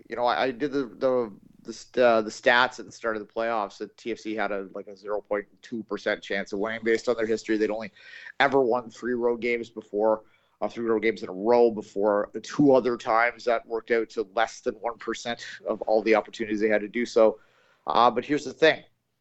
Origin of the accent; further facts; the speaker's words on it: Belleville, Ontario, Canada; I was on my hometown radio station. A friend of the show, David Foote, had me on CJBQ Belleville this morning.